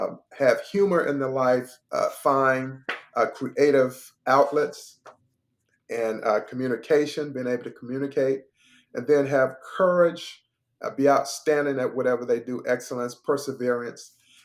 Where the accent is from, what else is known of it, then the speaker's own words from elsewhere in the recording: North Carolina, United States; Then I went to Georgia, well, North Carolina, my home state.